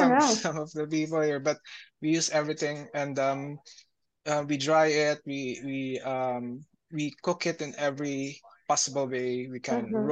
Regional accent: Philippines; So we are actually from the Philippines, and our island nation comprises of less than 8,000 islands.

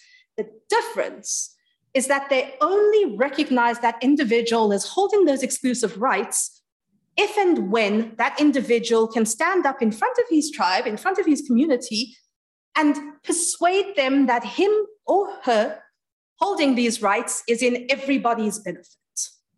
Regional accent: South Africa; I am from South Africa. I know that I pull off the British accent superbly, but surprise to everybody, I'm not.

